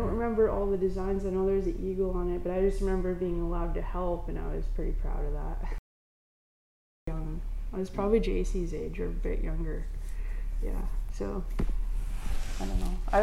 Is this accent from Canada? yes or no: yes; Quinsam, British Columbia, Canada; I'm Max's daughter. I'm from Wiwakai. Grew up on Quinsam.